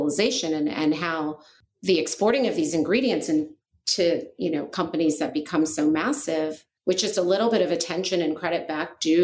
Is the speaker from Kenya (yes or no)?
yes; Kenya; It's all I ever knew because I grew up as a Kenyan girl